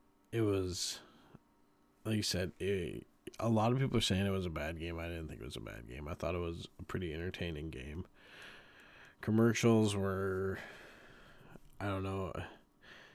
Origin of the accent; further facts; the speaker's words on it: Michigan, United States; I'm from Michigan. I hate Ohio.